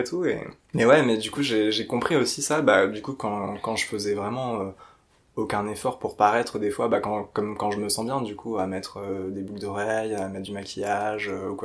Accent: France; mais j'étais en mode « Mais non, mais je suis français »

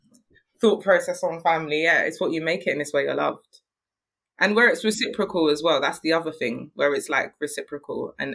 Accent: Nigeria; You know, like, as a Nigerian woman, I understand and I've been taught the importance of, like, bearing and continuing a bloodline and a name, carrying on a name.

